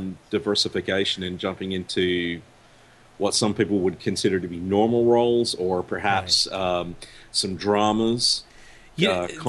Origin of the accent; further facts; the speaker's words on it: Australia; The lead man in this band makes his permanent residency in my home country.